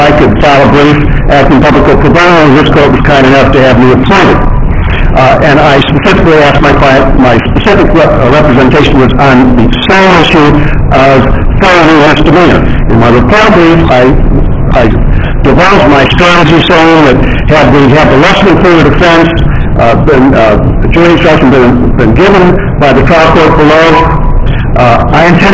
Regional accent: Robinson, Illinois, United States; I'm from Robinson, Illinois.

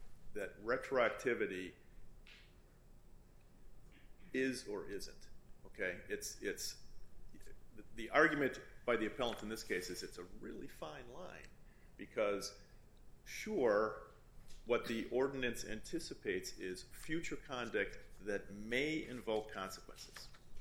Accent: Milwaukee, Wisconsin, United States; from Milwaukee, representing the Village of Heartland.

